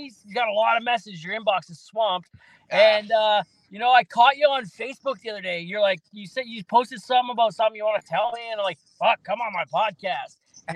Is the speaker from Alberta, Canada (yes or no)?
yes; Alberta, Canada; I'm from Alberta, I'm one province over